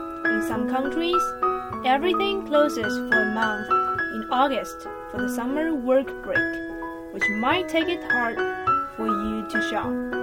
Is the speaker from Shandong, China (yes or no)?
no; Hangzhou, Zhejiang, China; Well, I guess it must be Hangzhou because it's my hometown. Hangzhou once was applauded as the most splendid and luxurious city in the world by Marco Polo